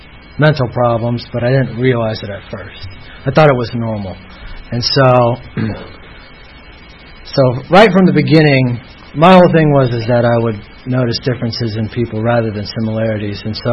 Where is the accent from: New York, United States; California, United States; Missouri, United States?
California, United States; born there; now in Atlanta, United States; I was born in Northern California, and both my parents met in another fellowship, and by the age of two, my father had passed away from lung cancer.